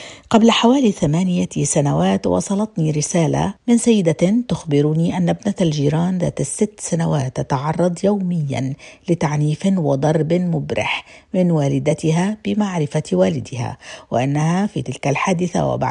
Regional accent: Jordan; لسنوات طويلة كتبت مقالات وشاركت بحملات في بلدي الأردن

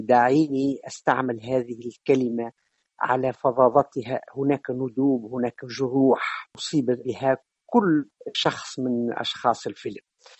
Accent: South Tunisia, Tunisia; فيهم من أعرفه مباشرة لأنه ابن قريتي وأنا ابن جنوب تونس

